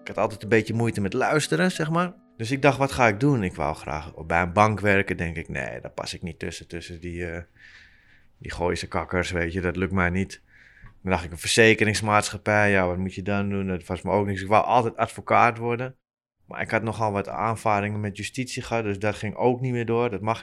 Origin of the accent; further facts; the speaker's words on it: Amsterdam, North Holland, Netherlands; born there; Ik ben geboren in Amsterdam. Ik ben 35 jaar.